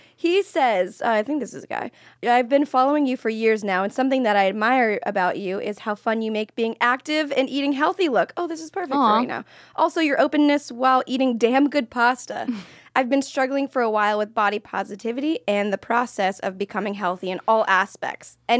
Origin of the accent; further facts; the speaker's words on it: Philippines; we're Filipino.